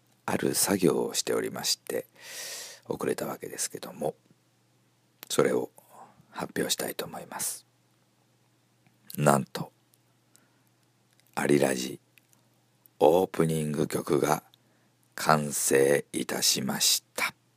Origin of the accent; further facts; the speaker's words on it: Kitakyushu, Fukuoka, Japan; 私の生まれ育った北九州市門司区ね、